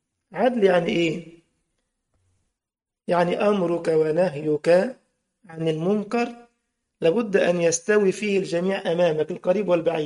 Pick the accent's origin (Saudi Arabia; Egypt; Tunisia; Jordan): Egypt; طبعا هو كلمة الكفر عندنا في مصر يعني المنطقة